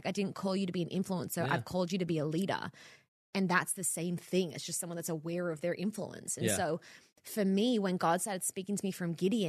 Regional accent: Australia; now in Los Angeles, United States; I moved to LA from Australia to be in ministry, not media.

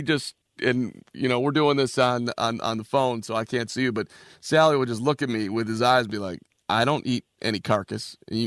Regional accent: Chicago, Illinois, United States; I grew up in Chicago, Cade, so I was 11 years old when MJ was a rookie, so I'm a huge Jordan guy.

